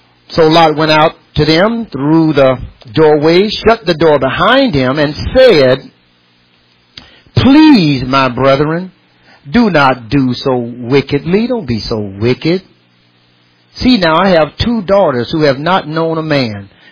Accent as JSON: {"language": "English", "country": "United States", "said": "because I am a citizen of America and I am an American, I am looking at what's happening in our nation."}